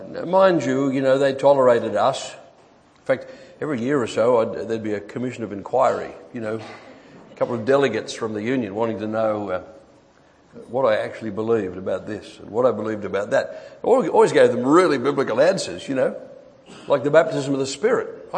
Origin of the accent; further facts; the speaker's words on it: Rockhampton, Queensland, Australia; I come from Rockhampton in Queensland, which if you get as far as Brisbane, you're only halfway up Australia.